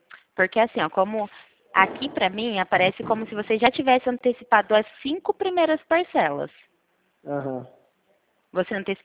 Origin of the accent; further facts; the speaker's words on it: São Paulo, Brazil; Não, eu não sou do Rio. Eu sou de São Paulo.